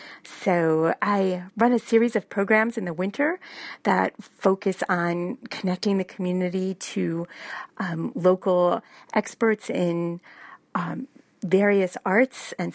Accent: New York, United States; also born or lived in Brooklyn / Boston; I grew up in Brooklyn for the first half of my childhood, and then in a small town in upstate New York the second half. Oh, and then I spent about close to 30 years living in Boston before moving out to Western Mass.

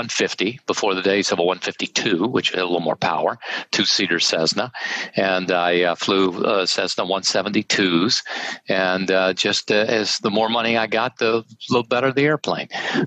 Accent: Jackson, Mississippi, United States; born there; Well, I was born in Jackson, Mississippi. My parents, my mother was a school teacher. My dad was a Methodist minister.

